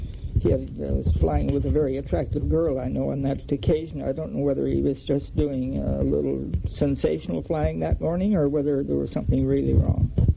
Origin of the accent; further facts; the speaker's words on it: Rothesay, New Brunswick, Canada; when he knew I was from Rossi, he spoke with great respect of Rupert